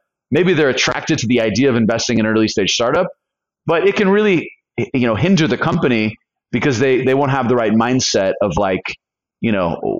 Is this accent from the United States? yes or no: yes; California, United States; moved away as an adult; now in Colombia; As a foreigner, you know, as an American living in Colombia, you can appreciate this. I'm from California. I drove from California to Costa Rica, bought a one-way ticket to Colombia.